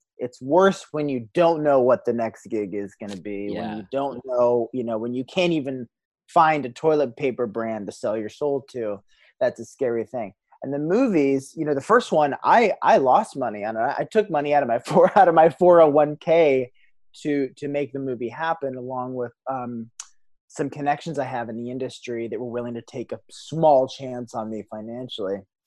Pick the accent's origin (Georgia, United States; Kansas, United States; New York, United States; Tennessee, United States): New York, United States; I got to, as the director, opt or vote my hometown to go shoot in. We shot in upstate New York.